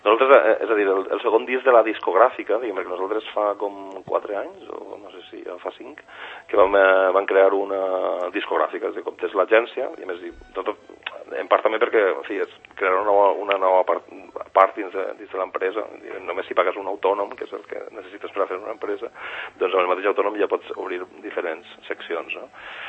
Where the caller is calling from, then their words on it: Finestrat, Valencian Community, Spain; 2 a Alacant, que és d'on estic parlant, des de Finestrat o la Vila Joiosa, que d'on soc